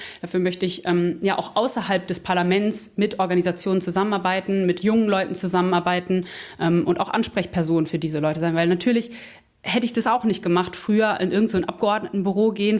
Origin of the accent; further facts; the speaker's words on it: Bielefeld, North Rhine-Westphalia, Germany; Aus dem wunderschönen Bielefeld.